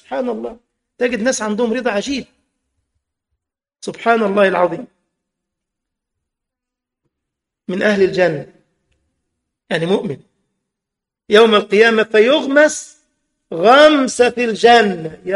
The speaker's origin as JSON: {"language": "Arabic", "country": "Egypt", "said": "هو عندنا في مصر الفطور بتاع الصباح"}